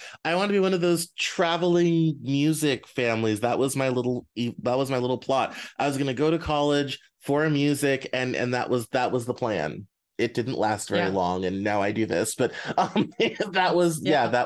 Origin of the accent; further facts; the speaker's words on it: Colorado, United States; I grew up in Colorado, so those churches, especially around the Boulder area, are on every corner.